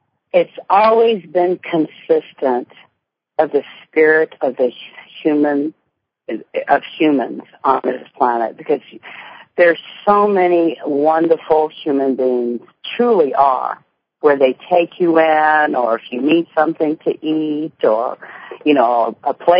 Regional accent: Hawaii, United States; realized that I was indeed from Hawaii

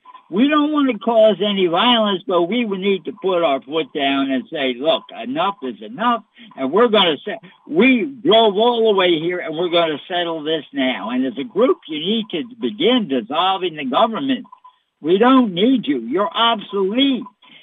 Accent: United States; I'm an American.

